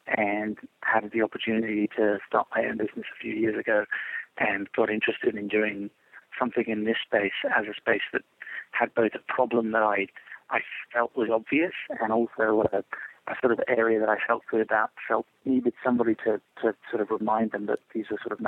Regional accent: England, United Kingdom; now in United States; I grew up in England and then came to America

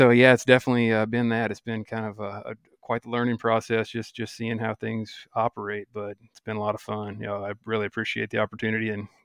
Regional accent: Kansas, United States; here from Kansas, and I've heard a lot about you guys

